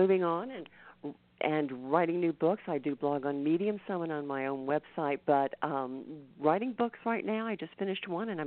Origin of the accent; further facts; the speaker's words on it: the South, United States; because I'm from the South also